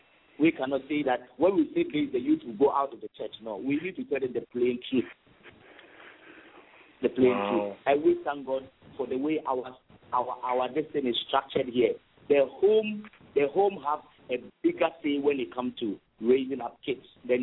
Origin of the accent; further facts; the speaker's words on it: Ghana; And so I'm speaking from the Ghanaian perspective. We we here, we have the advantage.